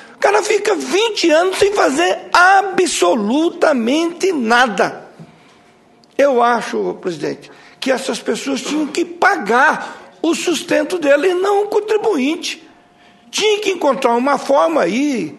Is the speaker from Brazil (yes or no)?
yes; Mato Grosso do Sul, Brazil; Mas eu sou do Mato Grosso do Sul.